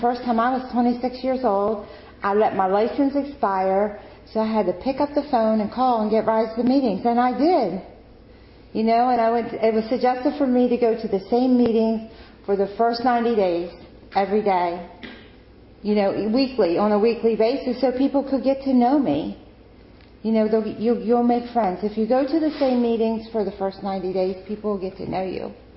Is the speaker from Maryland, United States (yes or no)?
yes; Baltimore, Maryland, United States; moved away; I'm from Baltimore. I got clean in Baltimore. When I moved up here, I had almost 9 years clean.